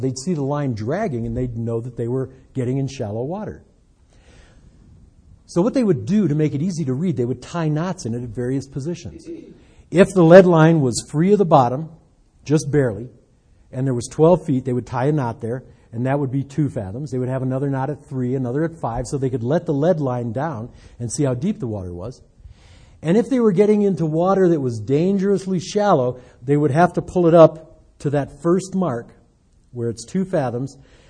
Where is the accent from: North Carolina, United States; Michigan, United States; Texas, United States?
Michigan, United States; Detroit; I came down here from Detroit. I'm saying y'all with the best of them. That's not a Detroit thing.